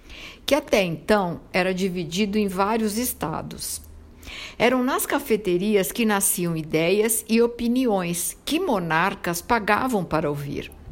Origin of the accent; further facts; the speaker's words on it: Italy; nasci na Itália e sou apaixonada pelo meu país.